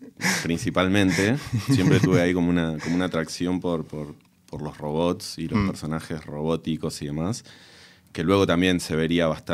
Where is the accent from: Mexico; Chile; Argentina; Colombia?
Argentina; Soy argentino.